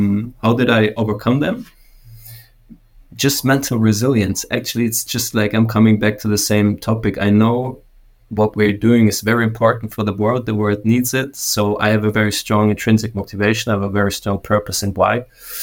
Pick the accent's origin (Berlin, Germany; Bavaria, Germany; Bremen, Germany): Bavaria, Germany; Munich; but I'm from Munich, Germany, so the mountains are close.